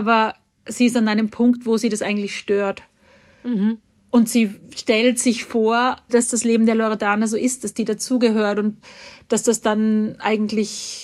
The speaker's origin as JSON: {"language": "German", "region": "Salzkammergut", "country": "Austria", "tie": "born or raised there", "said": "Ich bin im Salzkammergut aufgewachsen in Österreich und das ist auch eine Gegend, wo ich manchmal bei Interviews früher gesagt habe, ich komme dort her, wo andere Urlaub machen."}